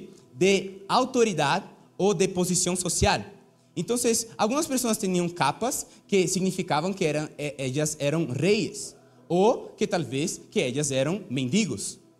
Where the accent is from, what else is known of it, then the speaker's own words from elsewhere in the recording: Brazil; Spanish is a second language; Soy de Brasil. Por eso ese acento súper chévere. Por eso, solo por eso.